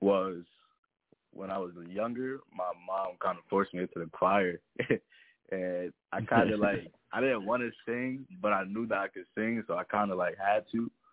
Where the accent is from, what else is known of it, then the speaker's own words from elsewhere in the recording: Patterson, United States; now in Cibolo, United States; Yeah, I'm originally from Patterson. Yes.